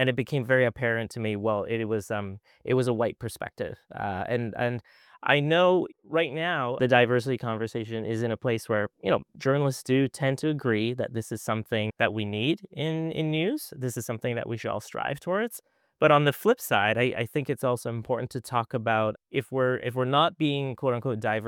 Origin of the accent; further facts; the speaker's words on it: Vancouver, British Columbia, Canada; I live in Vancouver. I was born and raised in Vancouver. And Vancouver, if you've ever been over here, it is just a very, very diverse place on many fronts when it comes to race and ethnocultural groups that have made a home over here.